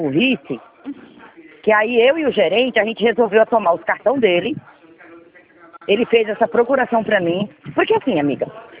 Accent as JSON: {"language": "Portuguese", "region": "Ceará", "country": "Brazil", "said": "eu sou cearense e ele paulista."}